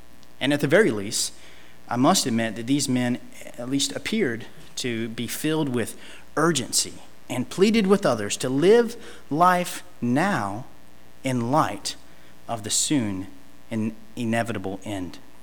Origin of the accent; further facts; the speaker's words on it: Mayberry, North Carolina, United States; Despite my growing up in Bible Belt Central, Mayberry, North Carolina, the Andy Griffith homestead